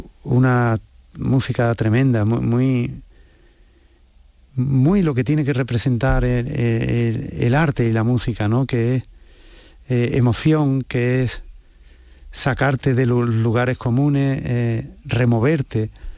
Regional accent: Huelva, Andalusia, Spain; yo no soy de Sevilla, yo soy de Huelva.

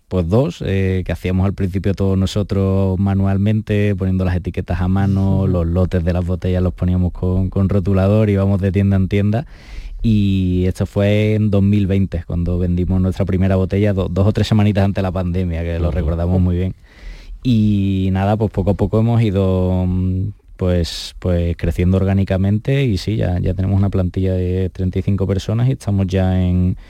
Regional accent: Cádiz, Andalusia, Spain; also born or lived in Madrid; now in Chicago, United States; somos los dos andaluces, él es de Granada y yo soy de Cádiz, paisano tuyo

